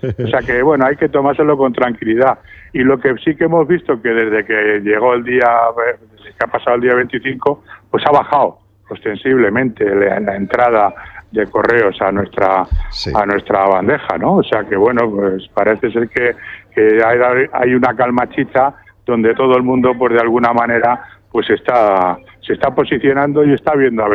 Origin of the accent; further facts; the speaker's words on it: Spain; nos hemos puesto todos a trabajar el día 24 como buenos españoles